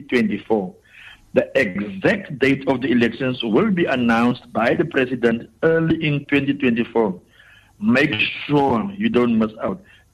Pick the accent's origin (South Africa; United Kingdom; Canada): South Africa; As a South African citizen, your vote knows no boundaries.